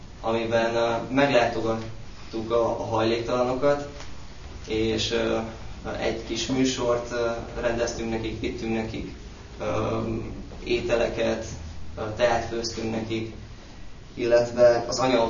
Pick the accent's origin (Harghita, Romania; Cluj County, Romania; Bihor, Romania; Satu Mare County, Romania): Satu Mare County, Romania; now in Hungary; Én is Párciumból származom, Szatmár mellől, egy avas, felső falu, kis mesebeli kis helyről. 91-ben jöttünk át a családommal